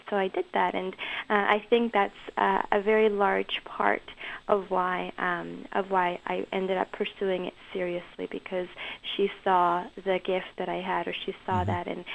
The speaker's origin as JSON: {"language": "English", "country": "Colombia", "moved": "yes", "lives_now": "Canada", "said": "I came from Colombia as a refugee to Canada with my mother"}